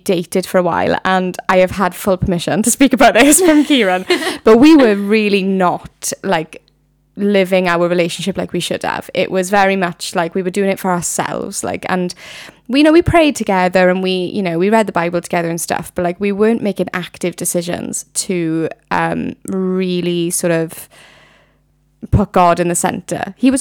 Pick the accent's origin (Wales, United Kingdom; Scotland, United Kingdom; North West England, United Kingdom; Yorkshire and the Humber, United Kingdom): Wales, United Kingdom; Baglan; I am 24. I'm from Baglan originally.